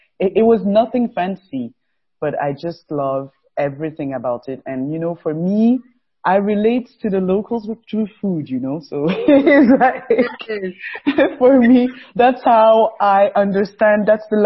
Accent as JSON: {"language": "English", "country": "Ghana", "tie": "born or raised there", "also_born_or_lived": "Togo", "said": "So I was living in Togo for 3-4 years. Then there was a civil war. So we had to, we run away basically to Ghana because my mom had family there. And then I stayed there till high school"}